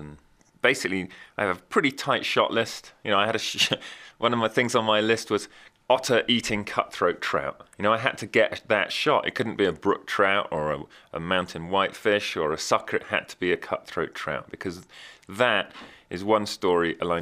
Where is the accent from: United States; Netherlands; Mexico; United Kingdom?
United Kingdom; England; I'm an Englishman, and I don't want to come to America and start telling people how I think they should do stuff.